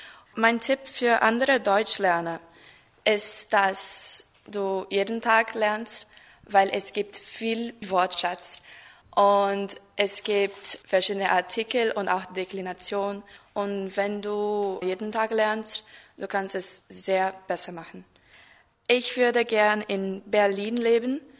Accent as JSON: {"language": "German", "country": "Brazil", "second_language": "German", "said": "ich komme aus Brasilien und ich wohne in Rio de Janeiro. Ich bin 1997 geboren"}